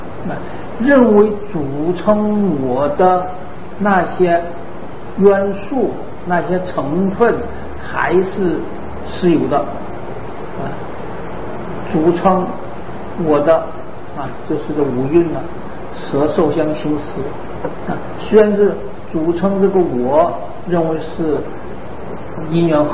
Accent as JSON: {"language": "Chinese", "country": "China", "said": "是我们中国人比较喜欢简单"}